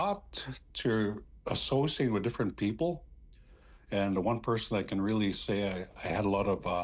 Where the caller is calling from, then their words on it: Goodfish Lake, Alberta, Canada; calling from my home community, Goodfish Lake First Nations, also called Whitefish Lake number 128. We're located on Treaty 6 territory here in northeastern Alberta, Canada.